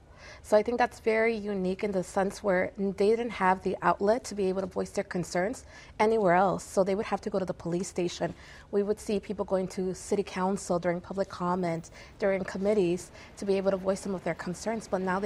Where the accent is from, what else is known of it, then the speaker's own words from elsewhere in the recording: Chicago, Illinois, United States; But as a Chicagoan, I have never felt unsafer like I had in the past 2 months